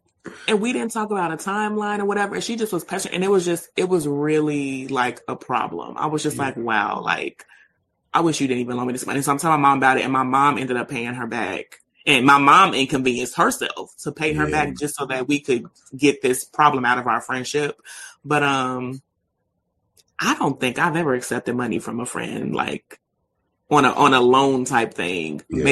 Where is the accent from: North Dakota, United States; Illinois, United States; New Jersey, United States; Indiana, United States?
Illinois, United States; Chicago; When I was in undergrad in Nebraska, you know, I'm from Chicago.